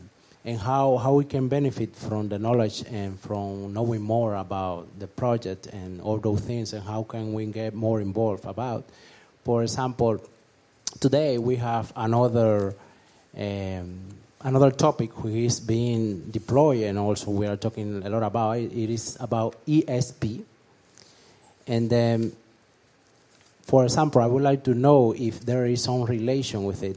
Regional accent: Dominican Republic; English is a second language; I am a fellow, and I'm from Dominican Republic

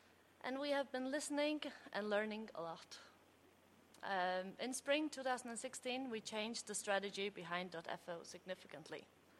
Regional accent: Faroe Islands; and I'm from the Faroe Islands.

